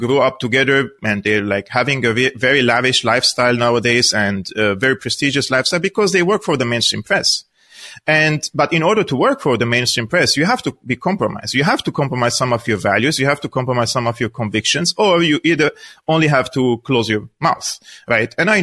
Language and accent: English; Aleppo, Aleppo Governorate, Syria; also born or lived in Damascus, Syria; Now, I was born in Aleppo. I studied in Aleppo, my elementary, secondary school. And then I pursued my higher education in university in Damascus.